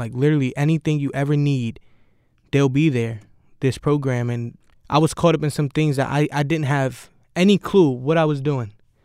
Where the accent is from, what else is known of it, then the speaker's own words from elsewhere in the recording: Jersey City, New Jersey, United States; growing up in Jersey City, you don't see people really being there for you.